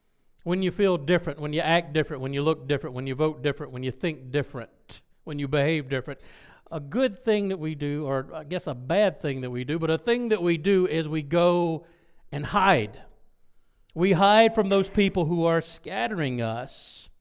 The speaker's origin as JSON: {"language": "English", "region": "South Carolina", "country": "United States", "lives_now": "New York, United States", "said": "Then I tell them, \"No, I'm from the South.\" The thing is, when I go back down to South Carolina for a visit to visit my family, they look at me strange now"}